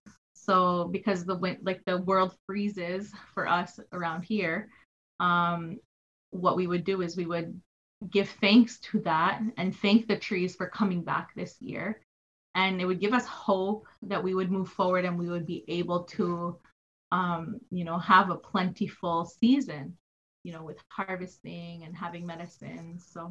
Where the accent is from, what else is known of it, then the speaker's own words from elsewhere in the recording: Kahnawake, Quebec, Canada; from the Ganyakahaga Mohawk First Nation of Ganawage. And we're located right outside of Montreal. On the South Shore.